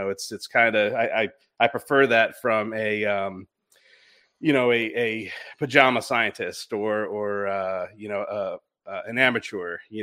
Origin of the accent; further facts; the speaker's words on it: East Coast, United States; I grew up on the East Coast surfing.